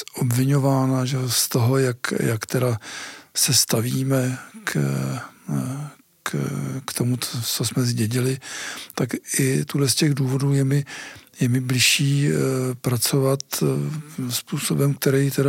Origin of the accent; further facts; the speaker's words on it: Prague, Czechia; já teda jsem vyrůstal ve Vysočanech